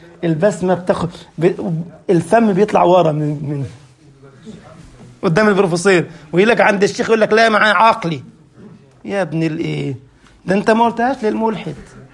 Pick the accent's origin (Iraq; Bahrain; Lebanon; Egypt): Egypt; انا من مصر ما شفتوش